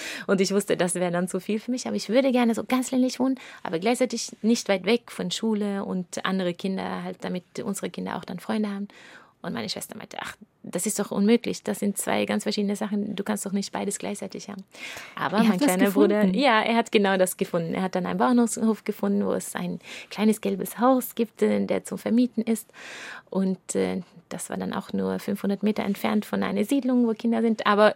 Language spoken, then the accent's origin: German; Norway; German is a second language; weil der Gebiet, wo ich aufgewachsen bin, in Norwegen, ist einfach sehr spießig.